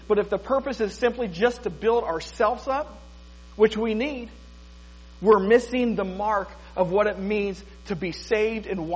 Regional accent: Columbus, Ohio, United States; Many of you know I'm from Columbus, Ohio

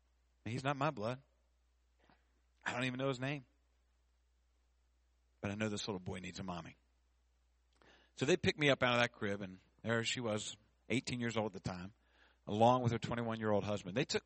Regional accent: United States; born there; if I wasn't born here in the States

